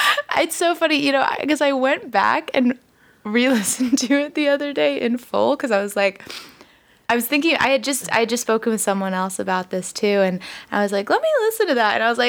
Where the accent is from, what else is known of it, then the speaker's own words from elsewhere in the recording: Sacramento, California, United States; now in Los Angeles, United States; So I grew up outside of Sacramento, and then I went to school in Miami, which is like a very random, like, zigzag.